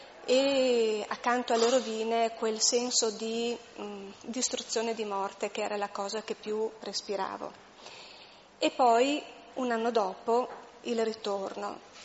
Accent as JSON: {"language": "Italian", "town": "Chieti", "region": "Abruzzo", "country": "Italy", "tie": "born there", "said": "io sono nata a Chieti e quindi l'Abruzzo è una delle due metà che compongono la mia vita."}